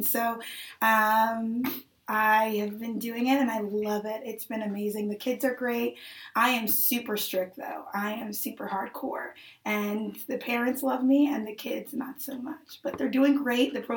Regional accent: New Jersey, United States; also born or lived in Queens, New York; Yeah, I was born in Queens, New York, mm-hmm. and my mother's a single parent, and so she moved us out of the city, and we moved pretty much all around South Jersey.

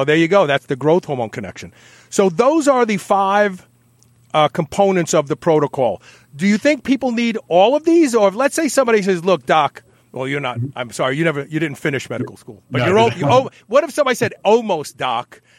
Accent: Kentucky, United States; They're right here in my home state, Nicholasville, Kentucky.

